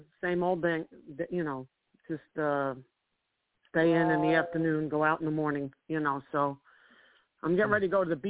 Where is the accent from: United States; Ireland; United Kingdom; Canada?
United States; New York; Having grown up near the coast, you know, I grew up on Long Island.